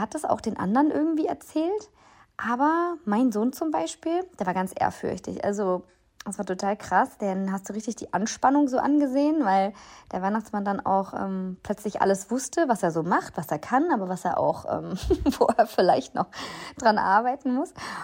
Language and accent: German; West Germany, Germany; Ich komme ja aus Westdeutschland und da war es dann immer so, dass das Christkind kam